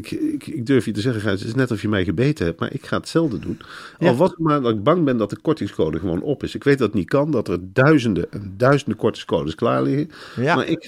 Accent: Arnhem, Gelderland, Netherlands; En dat we daar met z'n allen van kunnen genieten als Arnhemmer zijn.

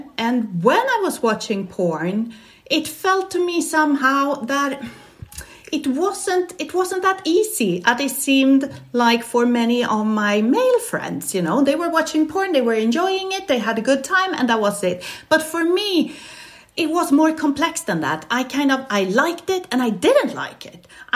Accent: Stockholm, Stockholm County, Sweden; English is a second language; I'm Swedish. I was born in Stockholm

